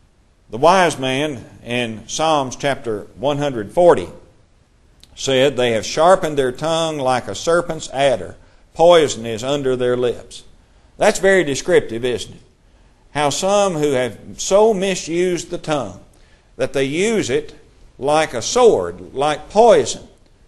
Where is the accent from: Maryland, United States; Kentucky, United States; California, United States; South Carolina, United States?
Kentucky, United States; But when I was growing up in Kentucky, we would take salt and put it on a ham or a shoulder of a hog